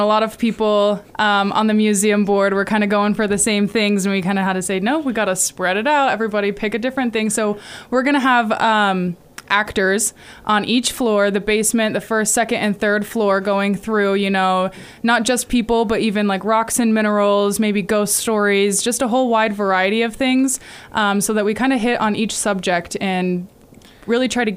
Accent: Helper, Utah, United States; even growing up in Helper.

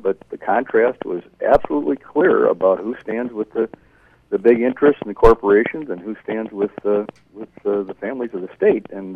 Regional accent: Janesville, Wisconsin, United States; My father, growing up, when I was growing up in Janesville, my parents, they believed in civility.

